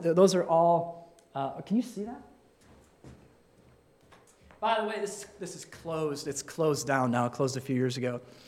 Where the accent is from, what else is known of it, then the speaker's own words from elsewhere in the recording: Carp Lake, Michigan, United States; And I'm from Carp Lake, you know? I'm from, like, the country.